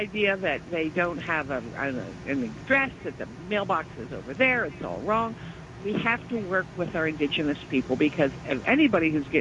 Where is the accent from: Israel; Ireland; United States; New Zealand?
United States; New Jersey; I live out here in the boondocks, which is where I grew up in Jersey